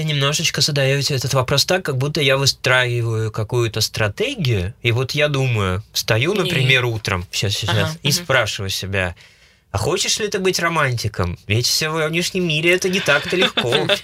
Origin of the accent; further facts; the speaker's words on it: Novosibirsk, Novosibirsk Oblast, Russia; Я из Новосибирска.